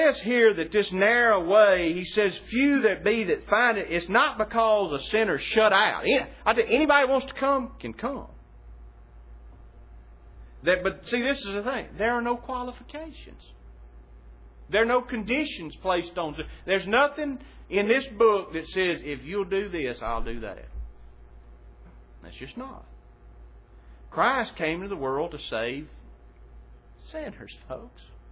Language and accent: English; Manning, Louisiana, United States; I can remember back in my hometown years ago, they'd have tent revivals where they'd come through and set it up down on the football stadium there in Manning, Louisiana